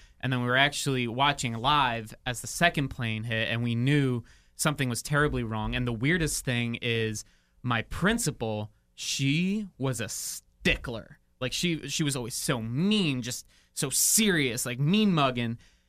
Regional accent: United States; so I grew up 30 miles outside of New York City, so I'd say, you know, that's pretty close.

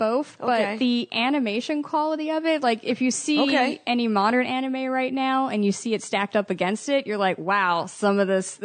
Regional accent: Baltimore, Maryland, United States; Baltimore?

